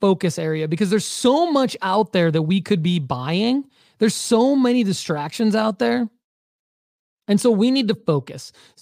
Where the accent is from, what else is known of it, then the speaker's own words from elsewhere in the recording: Michigan, United States; By the way, when I say guys, I'm from Michigan